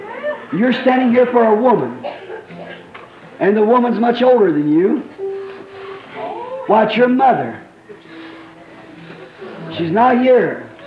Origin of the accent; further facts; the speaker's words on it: Burksville, Kentucky, United States; I'm from Burksville, Kentucky.